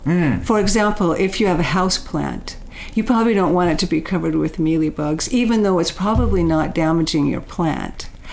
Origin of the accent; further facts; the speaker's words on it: Oregon, United States; Well, I grew up in Oregon, and as a child, I always came down to the tide pools